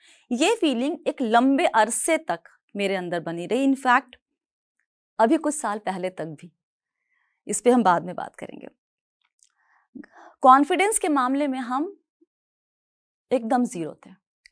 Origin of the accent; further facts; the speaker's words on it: Muzaffarpur, Bihar, India; also born or lived in Gaya / Varanasi / Delhi / Pune; now in Bangalore, India; तो हम पैदा हुए थे 1982 में, मुजफ्फरपुर बिहार का एक शहर है. मुजफ्फरपुर, गया, बनारस, दिल्ली, पुणे, मुंबई और फिलहाल बैंगलोर, ये मेरा शहरों का सफर है.